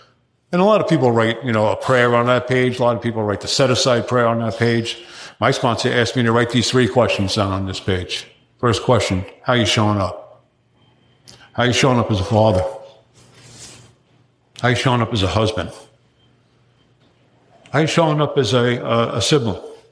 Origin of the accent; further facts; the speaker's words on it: New Jersey, United States; You know, I grew up in northern New Jersey. I grew up on the Hudson, New Jersey side of the Hudson River overlooking Manhattan. I'm 67 years old. You know, I grew up in the 60s, really, and it was just a tough neighborhood.